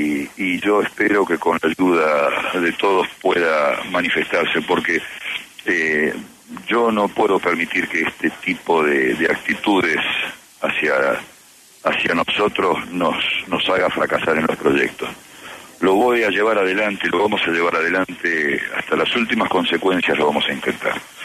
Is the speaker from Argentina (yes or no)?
yes; Buenos Aires, Argentina; Yo nací en Buenos Aires, en Argentina. Crecí en, digamos, mi niñez, mi infancia fue en Argentina.